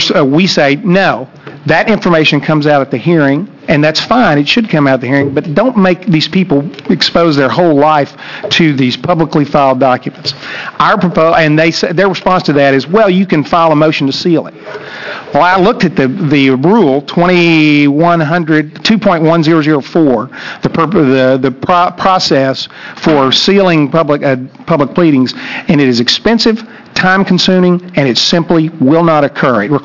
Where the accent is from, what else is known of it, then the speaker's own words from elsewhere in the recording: Texas, United States; I'm from Texas and we talk slow